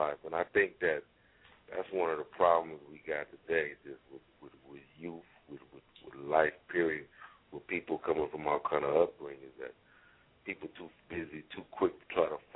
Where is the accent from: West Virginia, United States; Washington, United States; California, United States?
California, United States; Inglewood; now in Texas, United States; I'm in Texas right now, but I'm from Cali, man. I'm from Inglewood.